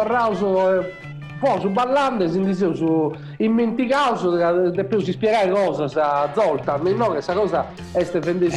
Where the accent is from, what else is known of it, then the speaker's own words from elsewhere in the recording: Sardinia, Italy; essendo sardo